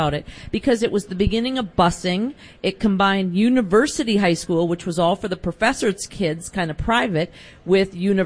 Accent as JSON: {"language": "English", "town": "Minneapolis", "region": "Minnesota", "country": "United States", "tie": "born or raised there", "said": "I grew up about a stone's throw from here. My mom still lives in the house that I grew up in Prospect Park in southeast Minneapolis."}